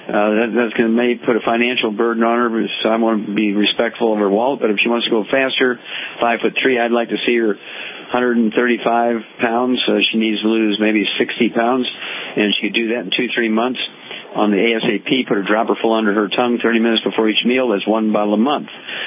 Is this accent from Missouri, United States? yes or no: yes; Missouri, United States; born or raised there